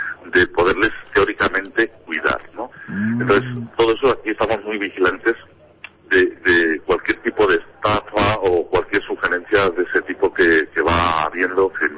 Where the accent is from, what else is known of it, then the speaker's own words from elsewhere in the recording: Fuenlabrada, Community of Madrid, Spain; Yo recuerdo cuando era pequeño, incluso aquí en Fuenlabrada